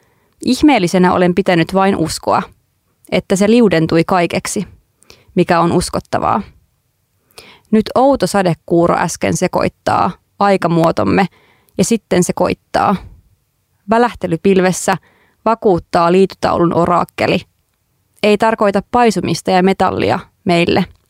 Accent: Jyväskylä, Central Finland, Finland; mä itse olen kasvanut ja opiskellut siis Jyväskylässä

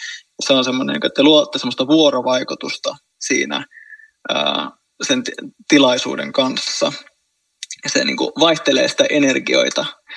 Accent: Helsinki, Uusimaa, Finland

